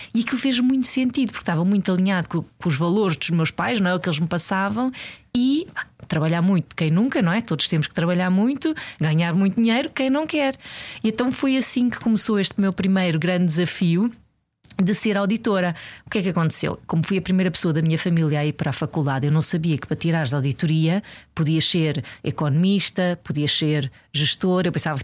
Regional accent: Sintra, Lisbon, Portugal; born there; Eu nasci na linha de Sintra, na Serra das Minas. Venho de uma família humilde.

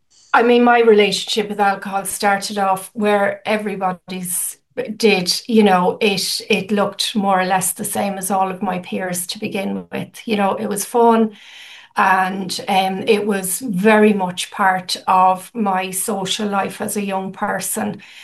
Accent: Wexford, Leinster, Ireland; also born or lived in Dublin; now in Barcelona, Spain; But I am originally from Ireland. I'm from Wexford. But I lived in Dublin for like 20 years as well, you know.

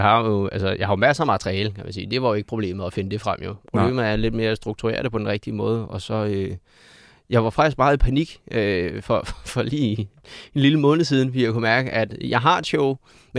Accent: Køge, Zealand, Denmark; Jeg er fra Kø, så...

